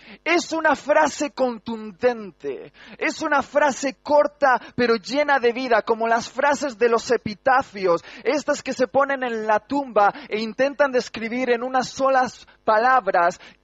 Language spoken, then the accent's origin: Spanish; Basque Country, Spain; Soy un tipo muy cariñoso, soy vasco. Algunos dicen que somos duros e insensibles, pero yo soy un vasco de chocolate.